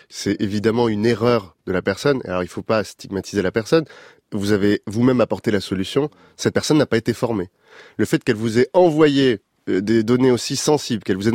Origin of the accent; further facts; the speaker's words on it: Paris, Île-de-France, France; Je suis né et j'ai grandi à Paris